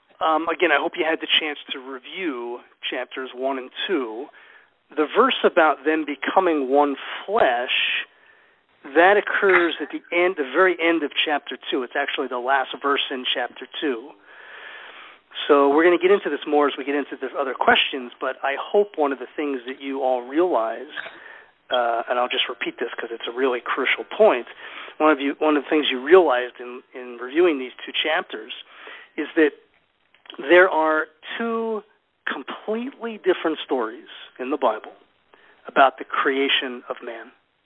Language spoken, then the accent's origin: English; United States; born there; first language English; I was born in America and my first language is English